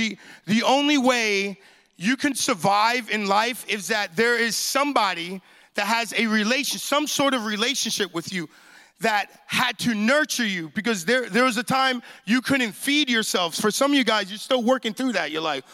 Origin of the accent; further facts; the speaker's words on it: New York, United States; now in Springfield, United States; I'm originally, although I live in Springfield, Missouri now, but I'm originally from New York. New York in the house.